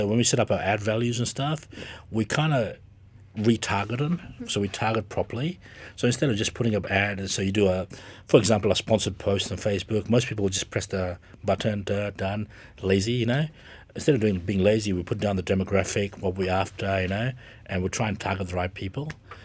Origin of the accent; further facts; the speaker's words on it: New Zealand; now in Malaysia; end of the day, I'm a Kiwi. You know, this is Malaysia.